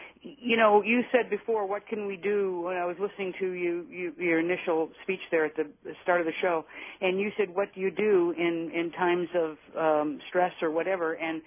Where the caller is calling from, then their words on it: Los Angeles, California, United States; I'm calling from Los Angeles.